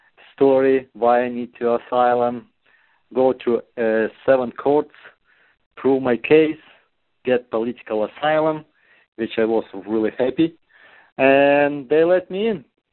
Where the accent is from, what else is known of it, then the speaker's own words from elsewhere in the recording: Ukraine; English is a second language; moved away as an adult; I'm originally from Ukraine, was born and raised up there up to my 30 years birthday. And because of some disagreement, let's put this way, with the political issue, I got to leave the country.